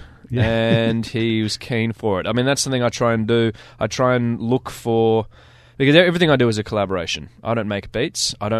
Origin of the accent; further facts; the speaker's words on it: Edgecliff, New South Wales, Australia; I grew up in Edgecliff where there's no hip-hop.